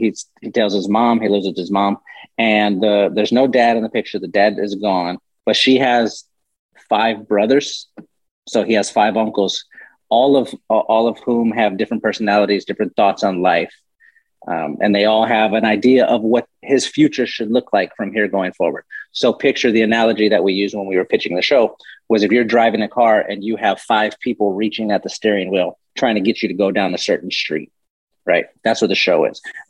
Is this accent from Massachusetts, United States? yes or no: no; San Antonio, Texas, United States; Oh, well, you see, I grew up in San Antonio and I have five uncles